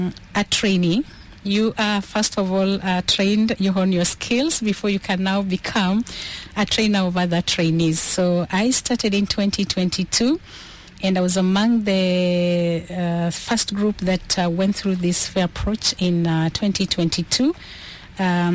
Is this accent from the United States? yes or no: no; Kenya; I'm a Kenyan, and I work with a farmer organization in Kenya called Cereal Growers Association.